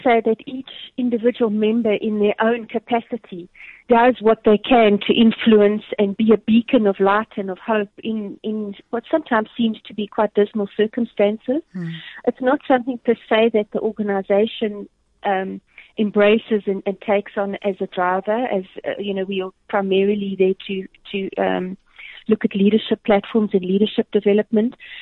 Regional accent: South Africa; Myself, I'm proudly South African, but I'm also proudly Swedish.

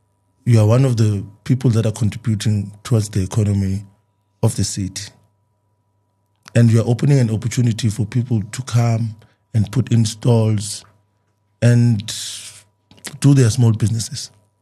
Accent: Tembisa, Gauteng, South Africa; Okay, I'm from Etembisa, and at some point I was one of the people who complained a lot about government.

